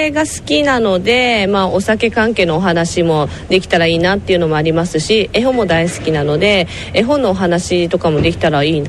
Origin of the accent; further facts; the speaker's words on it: Okinawa, Japan; その私沖縄出身なので、